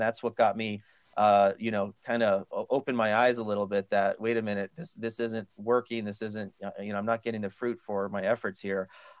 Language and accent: English; New Mexico, United States; part of the state around Albuquerque and Santa Fe. So I had never really addressed it directly in my hometown